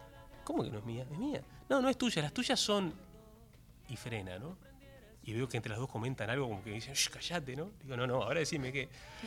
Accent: Rocha, Uruguay; volver a tocar donde yo me crié, que es en la Costa de Rocha, ¿no?

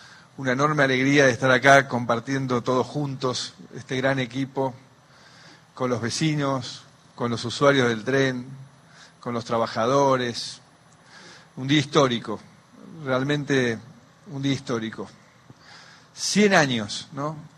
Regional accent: Argentina; lo que somos los argentinos

